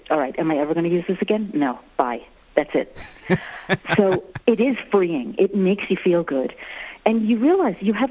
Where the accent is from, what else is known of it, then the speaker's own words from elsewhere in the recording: New York, United States; now in Santa Fe, United States; Well, I moved from New York. I am a New Yorker, and I moved from New York to Santa Fe, New Mexico.